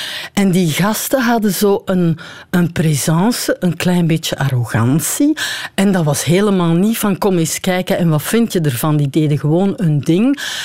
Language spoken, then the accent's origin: Dutch; Burcht, Flanders, Belgium; Dus ik ben van Burgt, dat is aan de linkeroever van Antwerpen.